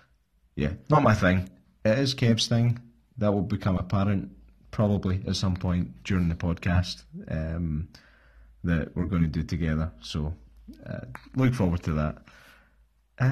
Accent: Scotland, United Kingdom; I'm from Scotland. A movie is a film.

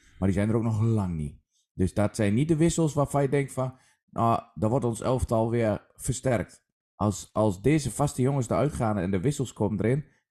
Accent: Overijssel, Netherlands; als Twentenaar moet je altijd mee uitkijken

